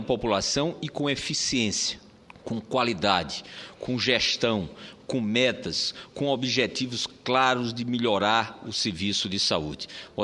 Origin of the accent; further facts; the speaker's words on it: São José de Piranhas, Paraíba, Brazil; Pode ser na minha terra, São José de Piranha, lá no Rincão da Paraíba